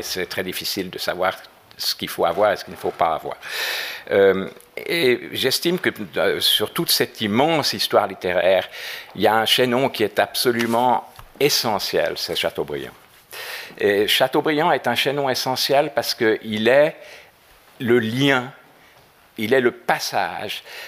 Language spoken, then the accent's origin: French; Geneva, Switzerland; vous savez, en Suisse, on n'est pas Suisse, hein. On est d'abord Genevois. Et je viens d'une famille où on est Genevois depuis plus de 600 ans.